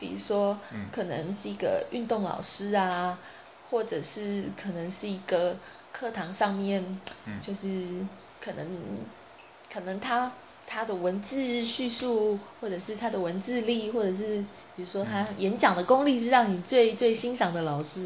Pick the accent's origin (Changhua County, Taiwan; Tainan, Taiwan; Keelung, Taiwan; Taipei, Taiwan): Keelung, Taiwan; 我小时候在基隆长大。